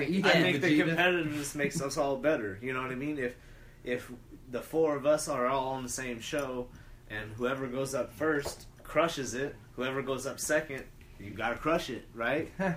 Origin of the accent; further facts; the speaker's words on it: Peoria, Illinois, United States; Like, I'm from a smaller town. Like, I'm from Peoria.